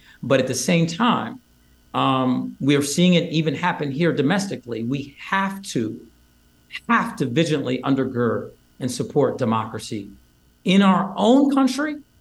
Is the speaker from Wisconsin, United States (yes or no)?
no; Iowa, United States; born there; You know, I was born in Iowa.